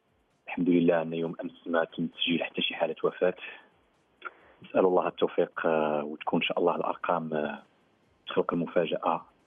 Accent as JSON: {"language": "Arabic", "country": "Morocco", "said": "وواحد التضامن وواحد التآزر فيما بيننا احنا كمغاربة."}